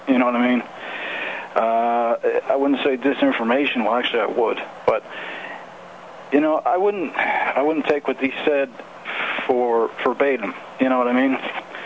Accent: United States; I'm an American citizen, I'm a taxpayer.

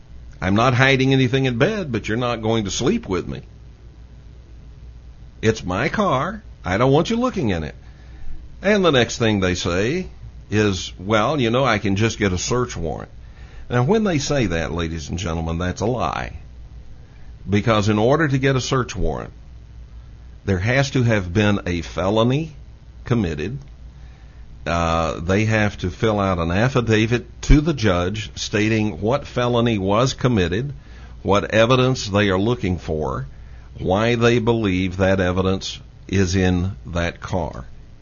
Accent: United States; But I'm an American.

